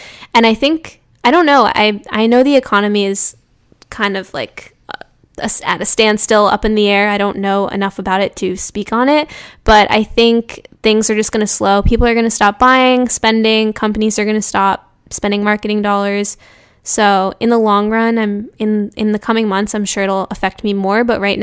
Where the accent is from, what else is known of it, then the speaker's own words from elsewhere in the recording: New York, United States; I'm a New Yorker, true and true.